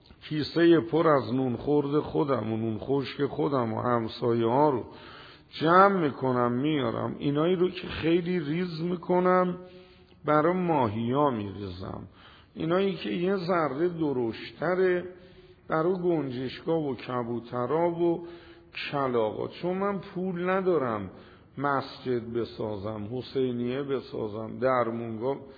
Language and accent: Persian; Tehran, Tehran Province, Iran; گوه اهل کجایی؟ گفتم تهرون.